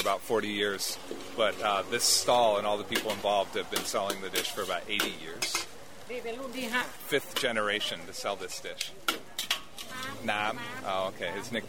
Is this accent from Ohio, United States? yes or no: no; Oregon, United States; now in Bangkok, Thailand; I'm originally from Oregon, but have lived in Bangkok for about 12 years now.